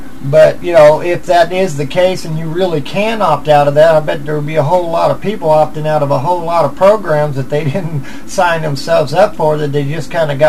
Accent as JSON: {"language": "English", "region": "Missouri", "country": "United States", "said": "I'm from Missouri."}